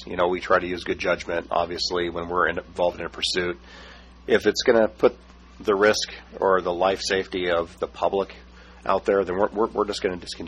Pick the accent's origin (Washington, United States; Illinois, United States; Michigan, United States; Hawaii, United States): Washington, United States; You know, I come from Washington State. You know, I worked up there 11 years